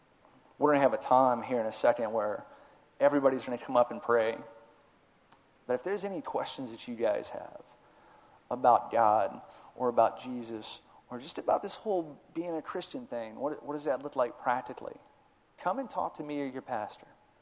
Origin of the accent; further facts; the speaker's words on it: Texas, United States; I am from Texas. I like guns.